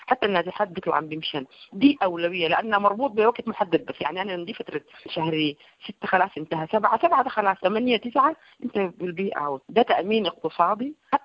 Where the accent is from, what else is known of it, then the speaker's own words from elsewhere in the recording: Geneina, West Darfur, Sudan; moved away as an adult; also born or lived in Khartoum; أنا امرأة من الريف من دارفور من أقصى الغرب من منطقة الجنينة، أردمت اتولدت هناك تربيت، جيت الخرطوم بس في الثمانينات عشان الجامعة.